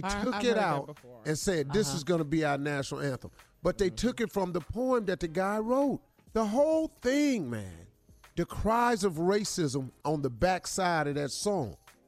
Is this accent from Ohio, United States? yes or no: yes; Cleveland, Ohio, United States; I'm from Cleveland. I ain't got time to be torn.